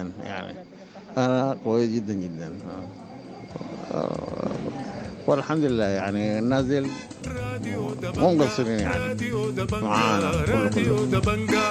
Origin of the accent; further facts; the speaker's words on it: Khartoum, Sudan; بغسل كلى وأساسا جاي من الخرطوم.